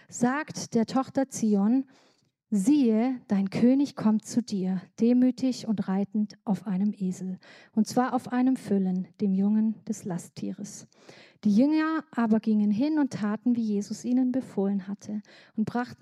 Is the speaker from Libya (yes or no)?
yes; Libya; Als Kind bin ich in Libyen aufgewachsen